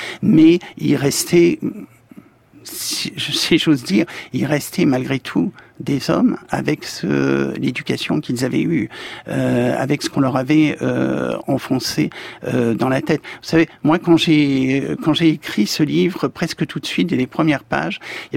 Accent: France

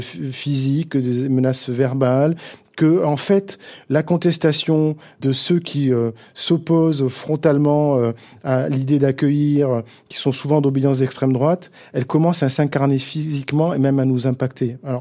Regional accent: France; nous, on n'est pas des exilés, des associations, on est des Français

